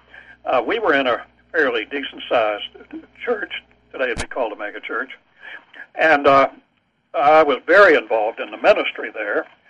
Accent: West Virginia, United States; As I say, I grew up in West Virginia. My parents were very devout, so I grew up in a Christian home.

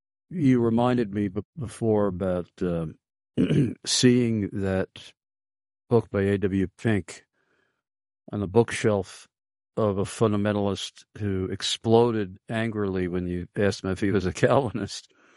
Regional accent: New York, United States; now in Carlisle, United States; I'm living in Pennsylvania. I'm from New York, but I'm living in Carlisle, Pennsylvania.

